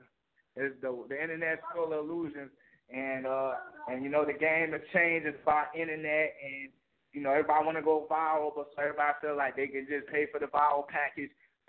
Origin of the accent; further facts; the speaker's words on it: Florida, United States; I'm from Florida. I'm right here in Sarasota right now.